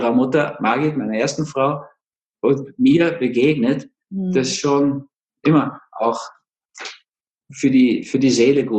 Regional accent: Berlin, Germany; born there

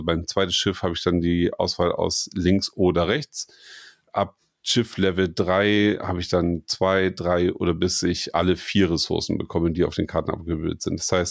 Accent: Kiel, Schleswig-Holstein, Germany; es spielt in Kiel, meine Heimatstadt.

